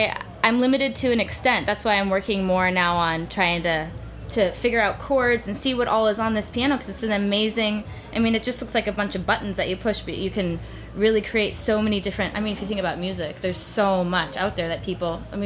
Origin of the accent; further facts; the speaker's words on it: United States; because he's Jamaican and I'm American